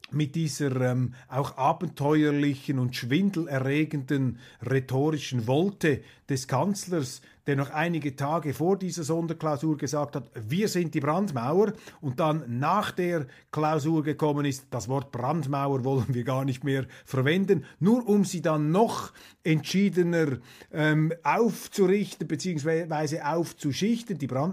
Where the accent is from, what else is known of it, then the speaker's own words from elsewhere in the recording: Switzerland; vielleicht auch nur mir als Schweizer, weil sie sich dann sicher fühlen